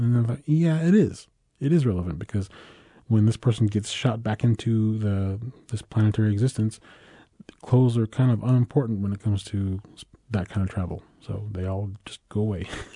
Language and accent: English; Navajo Nation, United States; It's sort of represents where I grew up and on the Navajo Reservation.